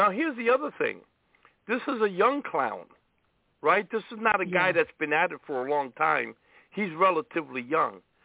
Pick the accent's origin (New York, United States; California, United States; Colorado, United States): New York, United States; Brooklyn; Now I know a lot of preachers in Brooklyn because I'm originally from Brooklyn.